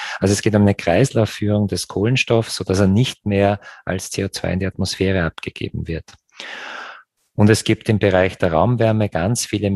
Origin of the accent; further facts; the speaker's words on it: Graz, Styria, Austria; wie wird beispielsweise meine Heimatstadt Graz 2040 sein, klimaneutral.